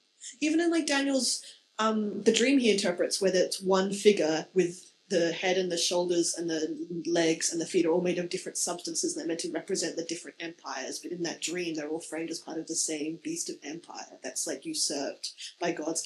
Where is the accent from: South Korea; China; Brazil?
China; Northwest China; I spent some of my childhood growing up in Northwest China.